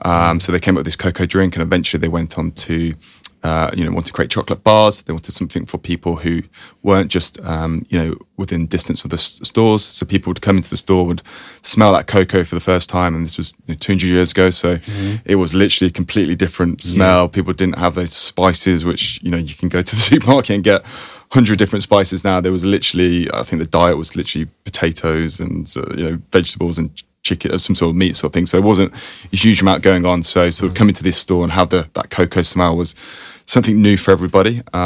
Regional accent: Birmingham, West Midlands, United Kingdom; So I grew up in Birmingham.

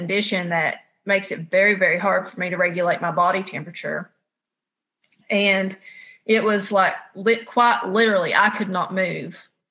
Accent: Appalachia, United States; And my journey with that as an Appalachian woman and a Gen Xer

